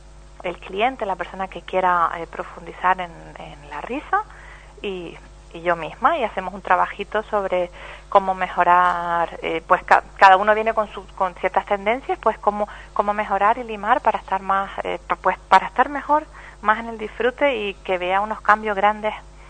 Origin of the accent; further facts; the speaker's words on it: Telde, Canary Islands, Spain; born there; soy nacida en Telde, o sea, pero mi madre es alemana y mi padre fue inglés